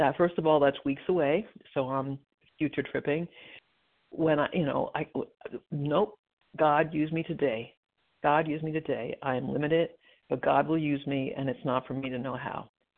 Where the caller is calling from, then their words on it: New Jersey, United States; from New Jersey. Recovered compulsive overeater.